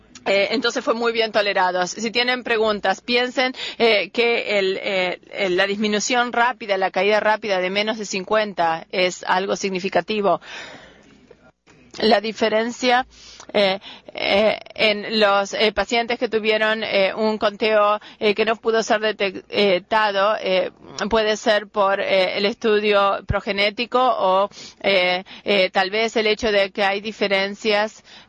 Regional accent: New York, United States; provengo de Nueva York.

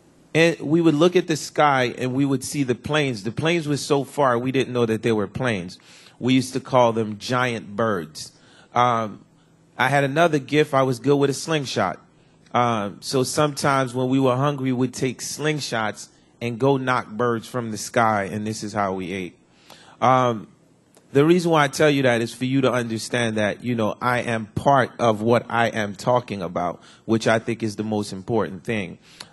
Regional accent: Haiti; What I remember about growing up in Haiti, I used to go to school on a donkey half of the time.

